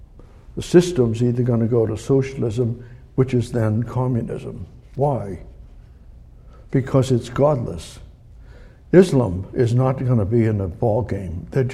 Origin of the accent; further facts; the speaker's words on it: Somerville, Massachusetts, United States; also born or lived in California; Years ago, before I went to California, I was raised in Somerville, and that was, and the corruption as a little, as a boy, I grew up.